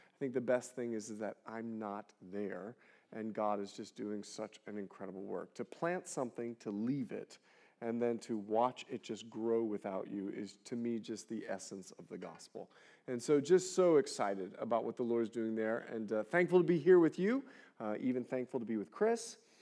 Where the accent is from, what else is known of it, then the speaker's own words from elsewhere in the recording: Bahamas; now in California, United States; I grew up in the Bahamas. You know my story. And so I'm trying to raise my son to do the very same thing. Now, we've moved to California.